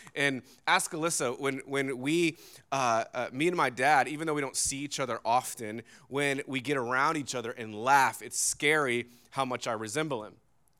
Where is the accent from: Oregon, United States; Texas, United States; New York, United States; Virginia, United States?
Virginia, United States; Virginia Beach; I grew up in the Bayside area of Virginia Beach. We kind of moved around, went to church and school in Norfolk, but probably from zero to 15 or 16, lived in Virginia Beach